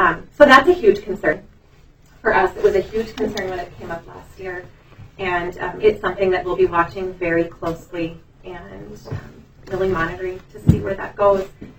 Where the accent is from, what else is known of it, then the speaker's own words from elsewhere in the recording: Ada, Minnesota, United States; I am from Ada, Minnesota, and I did family child care for 16 years.